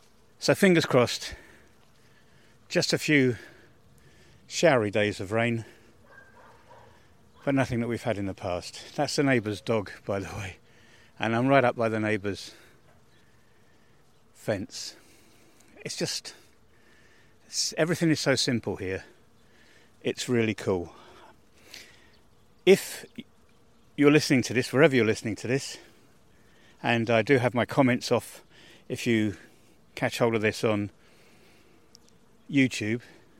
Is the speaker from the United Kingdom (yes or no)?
yes; United Kingdom; I'm being typically British, aren't I?